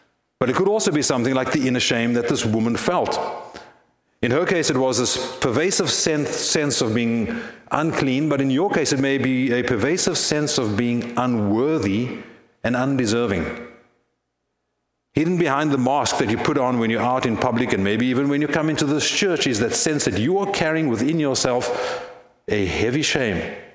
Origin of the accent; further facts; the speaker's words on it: New York, United States; accent: New York; Okay, with my New York accent, what's going on here?